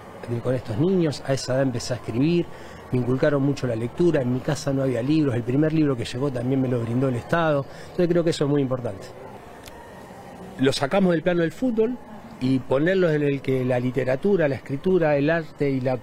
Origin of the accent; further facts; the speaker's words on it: Santa Fe, Argentina; Yo estoy contento primero por santafesino, por tener el apoyo de mi provincia, por ser profeta en mi tierra